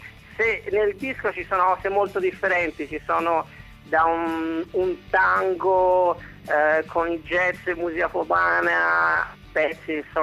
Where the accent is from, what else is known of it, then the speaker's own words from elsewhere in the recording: Siena, Tuscany, Italy; Noi siamo di Siena, ma in realtà suoniamo più all'estero che in Italia